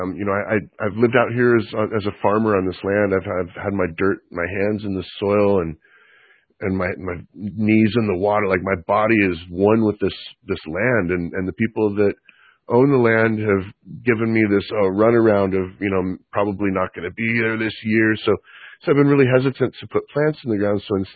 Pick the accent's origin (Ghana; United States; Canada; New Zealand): United States; Monterey, California; I grew up in Monterey, California. So, like, I grew up washing boats for rich people.